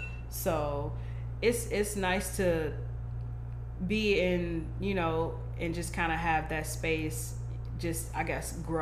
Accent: Madison, Wisconsin, United States; I really enjoyed myself. I don't have much bad to say about Madison. This is, like, what I know.

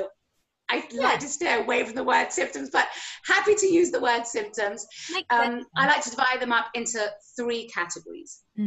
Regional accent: England, United Kingdom; now in Israel; I'm originally from England, but today I live in Israel

